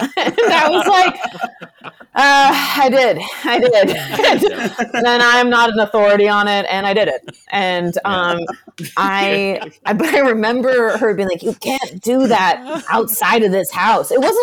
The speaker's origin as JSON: {"language": "English", "region": "Iowa", "country": "United States", "said": "I am from Iowa."}